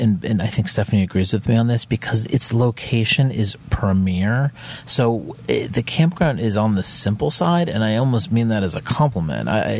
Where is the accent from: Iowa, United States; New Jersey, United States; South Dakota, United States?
New Jersey, United States; Well, we're from the Jersey Shore. So for a Jersey Shore guy who grew up in the busy, busy Jersey Shore, yes, it's quiet to me.